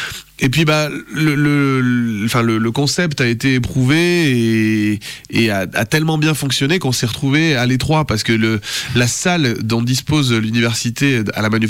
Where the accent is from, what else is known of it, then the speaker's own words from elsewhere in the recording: Bordeaux, Nouvelle-Aquitaine, France; moved away as an adult; now in Lyon, France; Je suis originaire de Bordeaux, et c'est vrai qu'il y a énormément de similitudes aussi.